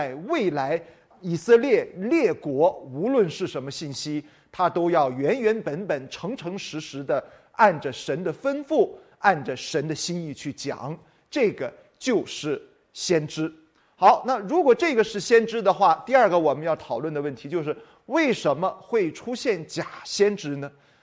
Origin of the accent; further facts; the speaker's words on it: China; 我们中国人呢，对于先知有一个误解